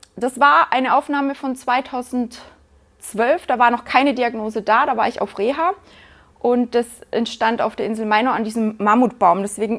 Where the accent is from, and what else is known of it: Günzburg, Bavaria, Germany; born there